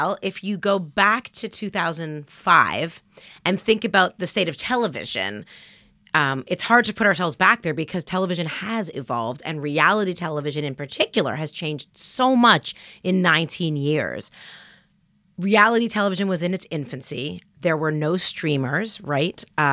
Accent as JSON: {"language": "English", "town": "Toronto", "region": "Ontario", "country": "Canada", "tie": "born or raised there", "moved": "as an adult", "lives_now": "New York, United States", "said": "I grew up in Canada, in Toronto, and I'd worked at a newspaper and then at a magazine and at a newspaper in Canada before moving to New York to go to culinary school"}